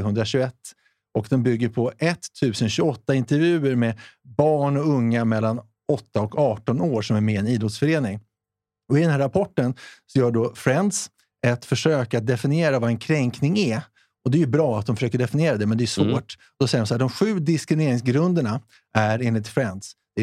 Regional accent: Sweden; vi är ju svenskar ändå.

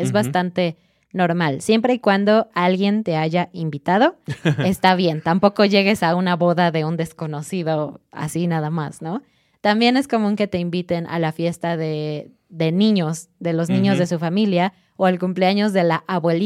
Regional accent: Mexico; Porque somos así los mexicanos.

